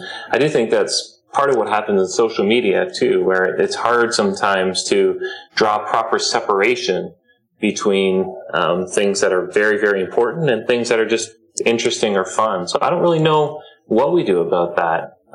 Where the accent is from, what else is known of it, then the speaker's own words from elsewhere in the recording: Canada; I want to distinguish between you and me as an American and a Canadian